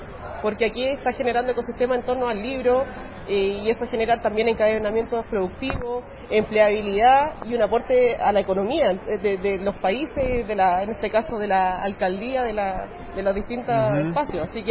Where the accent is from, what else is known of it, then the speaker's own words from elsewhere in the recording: Chile; Y yo creo que también Medellín y Colombia en general es un ejemplo de ello para nosotros, como chilenos.